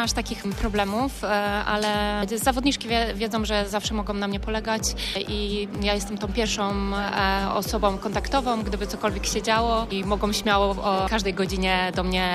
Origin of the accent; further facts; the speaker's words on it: Bydgoszcz, Kuyavian-Pomeranian Voivodeship, Poland; Ja pochodzę z okolic Bydgoszczy